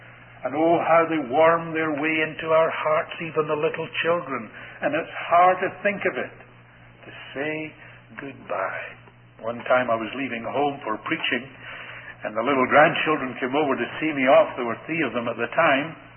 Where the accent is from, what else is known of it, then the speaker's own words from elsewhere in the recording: Scotland, United Kingdom; Now, I come from Scotland